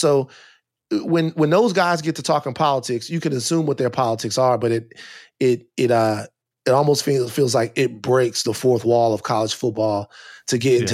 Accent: Baton Rouge, Louisiana, United States; I'm from Louisiana, born and raised Baton Rouge. We talked about that. Man, it's just different. It really is different.

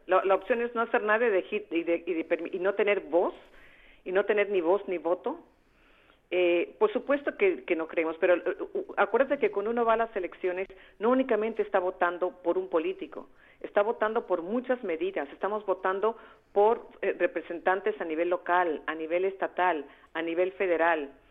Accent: United States; O sea, nosotros también somos americanos.

